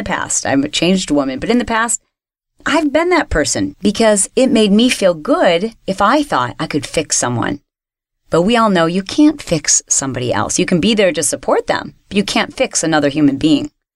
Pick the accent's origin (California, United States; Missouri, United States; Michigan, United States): Michigan, United States; When I was a little girl and we were growing up in Michigan, I had this really long walk home from the bus stop.